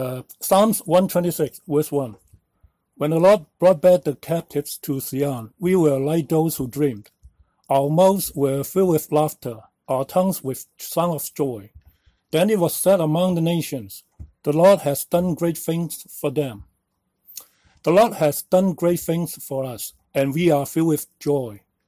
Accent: Hong Kong; moved away as an adult; now in Canada; For me, I was born and raised up in British Hong Kong. Immigrated to Canada in the 90s with my wife.

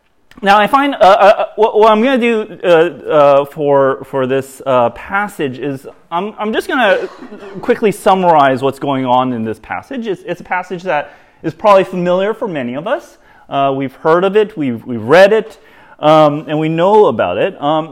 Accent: California, United States; As a Californian coming to this land, I'm always struck by how often people ask about the weather

